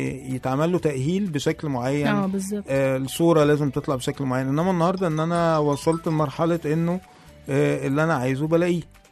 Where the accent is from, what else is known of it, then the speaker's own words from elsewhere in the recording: Egypt; الموضوع للاسف بقى منتشر جدا لان احنا عندنا في مصر طبيعه الامر ان احنا بنحب نقلد